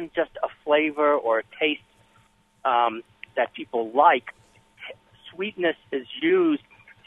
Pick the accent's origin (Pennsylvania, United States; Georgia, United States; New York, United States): New York, United States; Coney Island; I grew up in Coney Island, the sweet capital of the world back in the 50s.